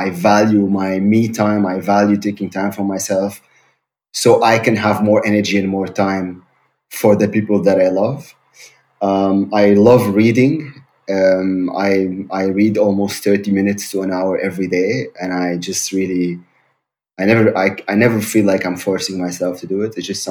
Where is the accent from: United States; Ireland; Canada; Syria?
Syria; now in Germany; I actually used to study something completely different because I came from Syria. I didn't really know what to do. I learned German.